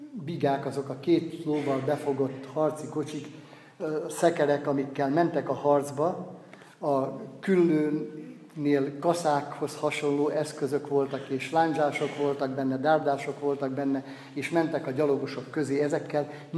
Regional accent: Sárospatak, Borsod-Abaúj-Zemplén, Hungary; Sárospataki vagyok, tehát a Tokaj hegy alja és a bor, az az életünkhöz, a napi életünkhöz hozzátartozott gyerekkoromtól kezdve

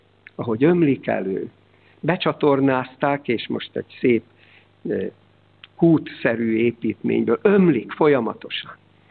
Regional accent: Nógrád, Hungary; A szülőföldemen, édesanyám szülőfalujában, Nógrádban van egy forrás.

